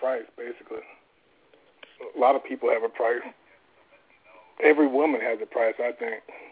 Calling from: Daytona Beach, Florida, United States; Calling from Daytona.

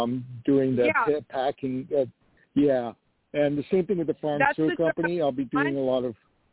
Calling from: New York, United States; I'm calling from New York. I'm 63, and I'm a Leo.

